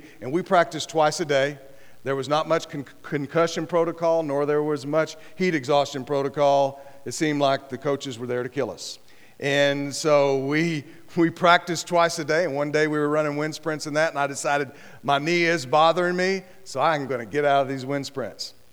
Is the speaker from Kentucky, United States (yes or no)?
no; Wichita Falls, Texas, United States; born there; I was born in Wichita Falls, Texas, to a couple of teenagers